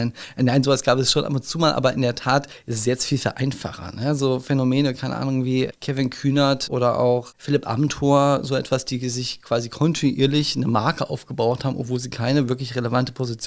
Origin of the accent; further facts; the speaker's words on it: Hamburg, Germany; ich komme aus Hamburg, da wohne ich seit ein paar Jahren